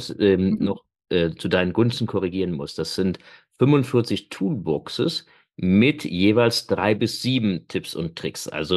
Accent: East Germany, Germany; Also wir sind ja beide in der DDR aufgewachsen, wobei ich das Glück hatte, dass ich das bis zu meinem 9. Lebensjahr erleben musste, wobei das für mich eine schöne Kindheit war in der DDR.

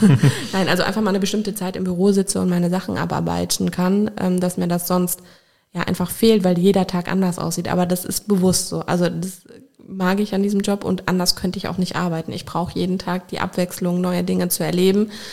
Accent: Koblenz, Rhineland-Palatinate, Germany; Ich bin in Koblenz schon zur Schule gegangen und jeder geht weg und ja, man muss immer mal weg gewesen sein.

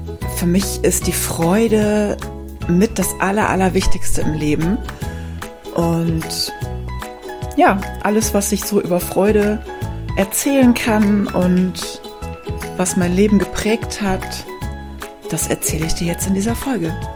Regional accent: Rhineland, Germany; Ich komme ja ursprünglich aus dem Rheinland.

